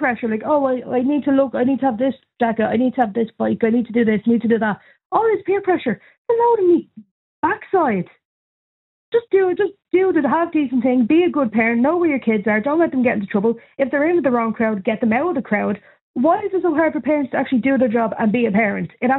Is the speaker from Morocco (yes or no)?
no; Finglas, Leinster, Ireland; I'm from Inglis South